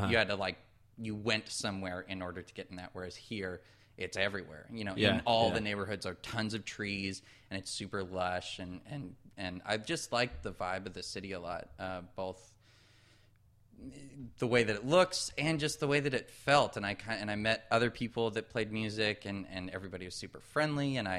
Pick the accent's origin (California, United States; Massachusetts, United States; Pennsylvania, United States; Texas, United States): California, United States; now in Washington, United States; Well, I grew up in Orange County, which I dislike very much.